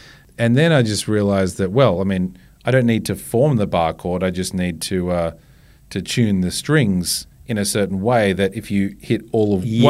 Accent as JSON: {"language": "English", "region": "Texas", "country": "United States", "tie": "born or raised there", "said": "There's a few songs that remind me of growing up in Texas, and that's one of them."}